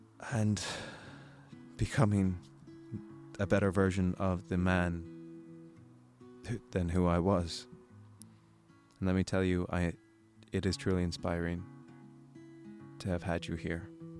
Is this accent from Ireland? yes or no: yes; Ireland; accent: American; I have such a thick American accent and I'm from Ireland